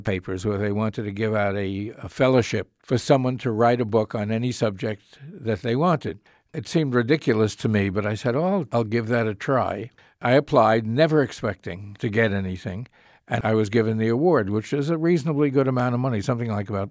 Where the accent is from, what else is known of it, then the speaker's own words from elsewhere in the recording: New York, United States; We lived, and I was brought up in New York. I was married in New York.